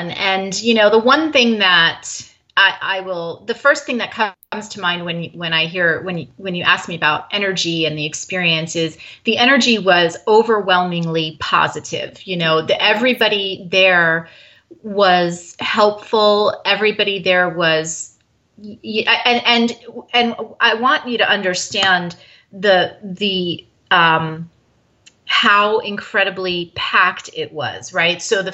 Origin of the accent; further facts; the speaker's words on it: New Jersey, United States; So I'm from Jersey. First of all, I have no idea how to pump my own gas